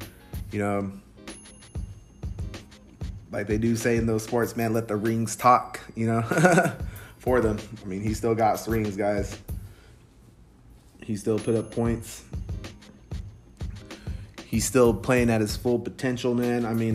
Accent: California, United States; I am from California. Those are my two California teams, are the Kings and Lakers.

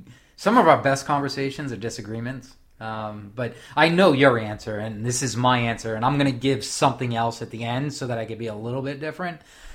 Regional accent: New England, United States; Like, I mean, we grew up in New England.

